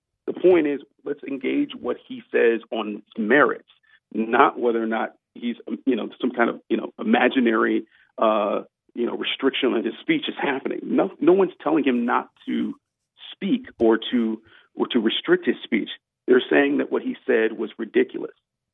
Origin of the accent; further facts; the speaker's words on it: Cleveland, Ohio, United States; Born and raised in Cleveland, everybody.